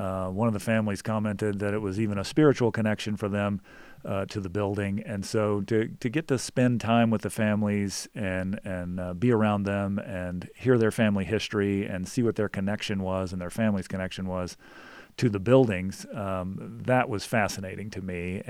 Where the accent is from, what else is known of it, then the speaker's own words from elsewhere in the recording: Virginia, United States; now in Montana, United States; I actually have been in Montana for over 30 years, but I grew up in Virginia, and my grandfather had a beef cattle farm